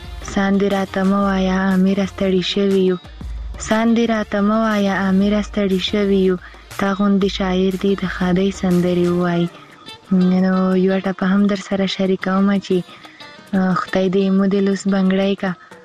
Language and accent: Pashto; Khyber Pakhtunkhwa, Pakistan; له وزیرستان نه یم